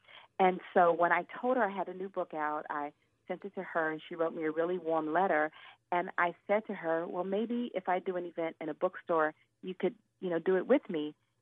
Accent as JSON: {"language": "English", "town": "Atlanta", "region": "Georgia", "country": "United States", "tie": "born or raised there", "said": "And I haven't lived in Atlanta for many years. And so my first book, Leaving Atlanta, was about growing up in Atlanta during the Atlanta child murders."}